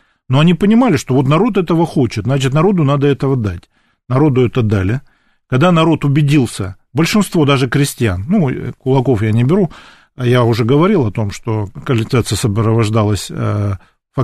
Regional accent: Tuapse, Krasnodar Krai, Russia; захватили Сочинский район, кстати говоря, мой родной город Туапсе.

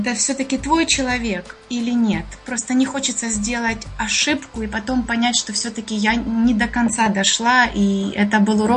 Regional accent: Kyiv, Ukraine; Я киевлянка.

